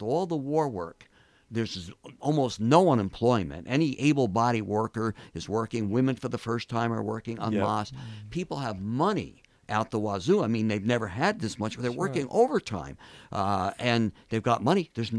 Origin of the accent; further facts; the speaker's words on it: Athens, New York, United States; that right here in Athens, New York, my hometown, the Imperial Lifeboat and Davit Company came into existence.